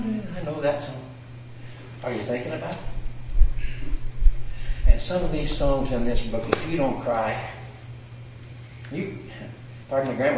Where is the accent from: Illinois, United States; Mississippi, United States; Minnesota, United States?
Illinois, United States; Peoria; Where we grew up in Peoria